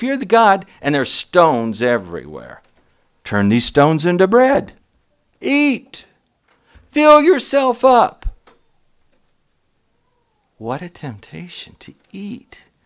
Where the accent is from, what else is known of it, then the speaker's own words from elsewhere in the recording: United States; Now, when I was a kid growing up in Mercer County, and I used to read this or hear it in Sunday school